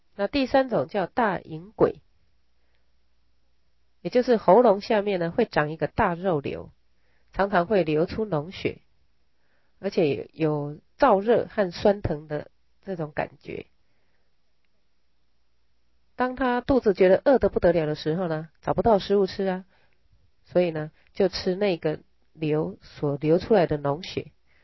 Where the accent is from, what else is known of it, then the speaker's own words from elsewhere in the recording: Taiwan; 相对的，我们台湾人啊，福报就大多了